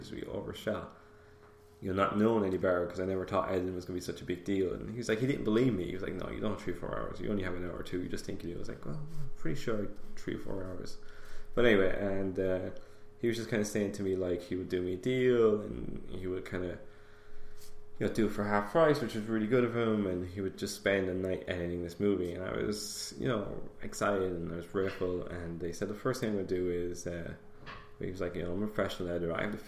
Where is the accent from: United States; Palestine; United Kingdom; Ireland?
Ireland; County Offaly; I'm from Offaly, I'm trying to make films, this makes sense.